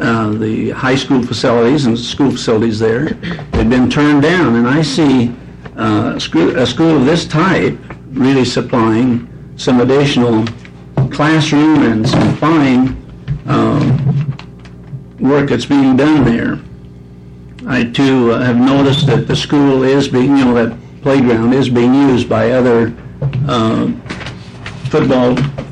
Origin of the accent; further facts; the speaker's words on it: Hermiston, Oregon, United States; I'm a businessman from Hermiston. I've owned a business on Main Street for 32 years and served on the city council there.